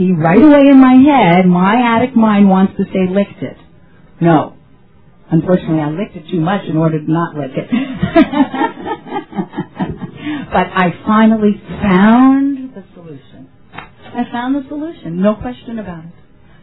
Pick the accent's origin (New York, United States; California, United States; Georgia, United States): California, United States; Los Angeles; I am from Los Angeles, Sherman Oaks to be specific. So it's the San Fernando Valley. We have a lot of Valleyites here.